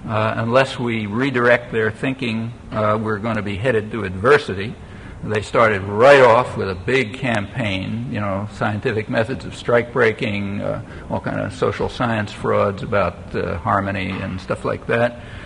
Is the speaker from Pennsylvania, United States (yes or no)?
yes; Philadelphia, Pennsylvania, United States; I remember seeing much worse things when I was a kid and growing up in Philadelphia.